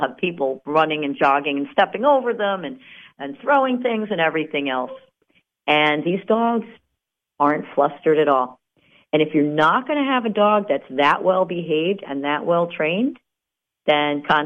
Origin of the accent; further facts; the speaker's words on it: New Jersey, United States; well, we're from New Jersey, and we've never been on a stagecoach